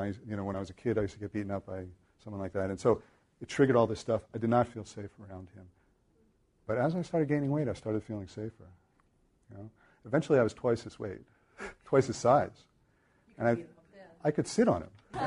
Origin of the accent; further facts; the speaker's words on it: United States; So maybe it's because I'm American.